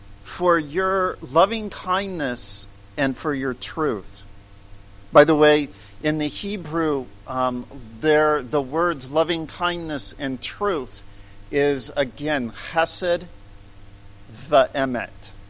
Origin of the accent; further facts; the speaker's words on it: Missouri, United States; Growing up in Missouri, we had the royals, but that wasn't the same kind of monarch.